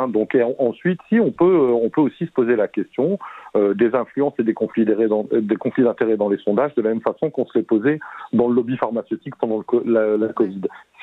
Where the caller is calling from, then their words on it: Bordeaux, Nouvelle-Aquitaine, France; Alors moi, je viens de Bordeaux, hein, encore une région où la droite a cartonné.